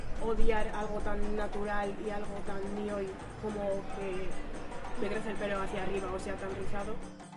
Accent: Equatorial Guinea; moved away; tengo 22 años, soy de Guinea Ecuatorial

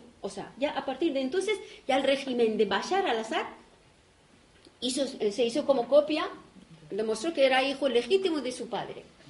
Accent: Barcelona, Catalonia, Spain; yo vengo de Barcelona

